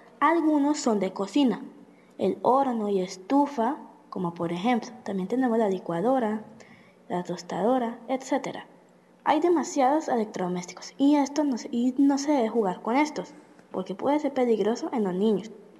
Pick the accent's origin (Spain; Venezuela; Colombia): Colombia; Cali, Valle del Cauca; Soy de Cali y aquí les presento mi tarea.